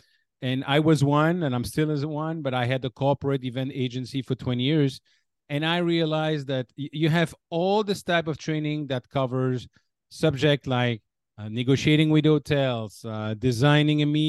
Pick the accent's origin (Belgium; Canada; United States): Belgium; I'm originally from Belgium